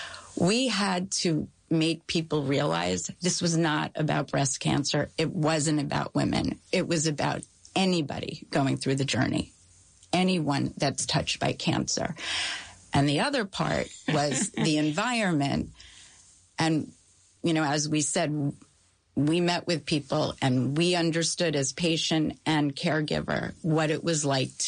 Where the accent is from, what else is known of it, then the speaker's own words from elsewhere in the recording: Queens, New York, United States; now in New Jersey, United States; I'm not from here either. I'm from Queens, from Forest Hills.